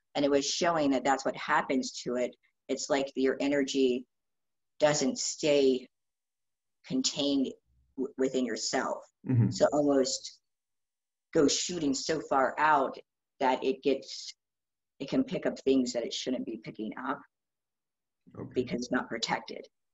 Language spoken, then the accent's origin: English; Ohio, United States; so I'm from Ohio.